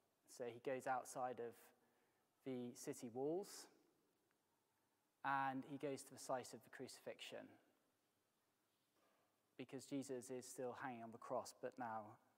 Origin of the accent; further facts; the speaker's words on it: York, Yorkshire and the Humber, United Kingdom; I come from York, and I was up in Leeds for a minister's conference.